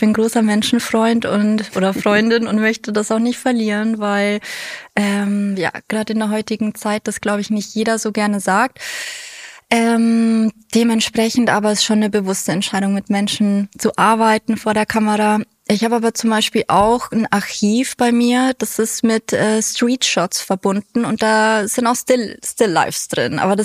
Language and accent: German; Bavaria, Germany; dann hätte ich irgendwie in Bayern sein müssen, vielleicht Regensburg ist so die nächste Stadt an meiner Heimat